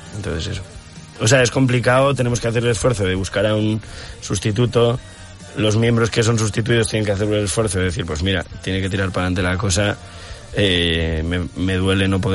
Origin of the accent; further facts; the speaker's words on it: Gijón, Asturias, Spain; now in Madrid, Spain; nosotros somos de Gijón, de Asturias.